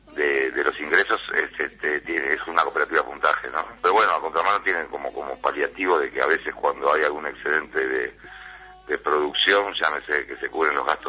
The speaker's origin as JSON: {"language": "Spanish", "country": "Uruguay", "said": "somos vecinos y uruguayos como cualquiera"}